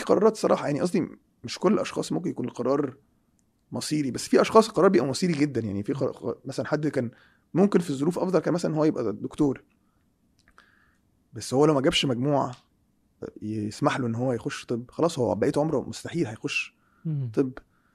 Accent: Egypt; نسبيا بالنسبه احنا عندنا في مصر ساعات بيسموها حاجات اوحش

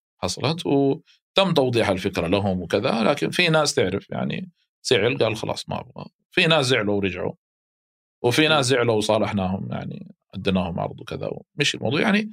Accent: Mecca, Makkah Province, Saudi Arabia; فأنا عارف الخروج من مكة قديش صعب

